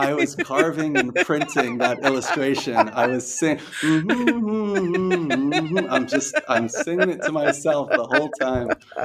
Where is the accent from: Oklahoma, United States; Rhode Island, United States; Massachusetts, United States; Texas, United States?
Rhode Island, United States; now in Dubai, United Arab Emirates; I'm from Rhode Island, so it would be like Boston, Providence, New York, that kind of area.